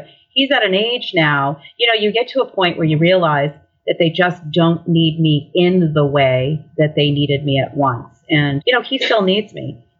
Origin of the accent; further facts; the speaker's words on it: San Francisco, California, United States; born there; also born or lived in Louisiana / Maine; I was born in San Francisco and have lived as far south as Louisiana, lived as far north as Maine, all up and down the East Coast, lived overseas.